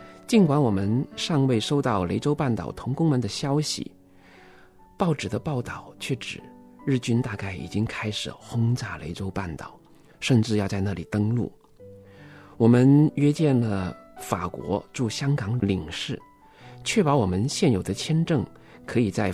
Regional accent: Guangdong, China; 各位听众大家好，我是来自广东的

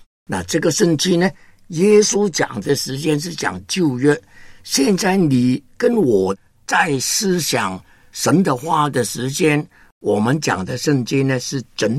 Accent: Hong Kong; Chinese is a second language; 我是香港人呢，在内地呢没有那个亲戚朋友啊，普通话那个时间我也是真的不懂啊，现在都不懂啊。那我就在呢1969年去了芝加哥念差传。

